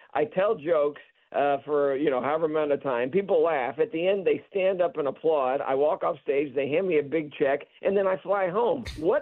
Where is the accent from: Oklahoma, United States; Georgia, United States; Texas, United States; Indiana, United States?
Texas, United States; Dallas; now in Los Angeles, United States; Well, I grew up in Texas and in Dallas